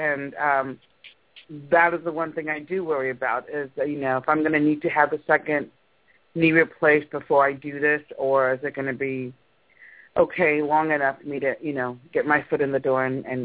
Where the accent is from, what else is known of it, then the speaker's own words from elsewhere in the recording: Chicago, Illinois, United States; It's different, and I grew up in Chicago, so it's different, but it's a great place to get away.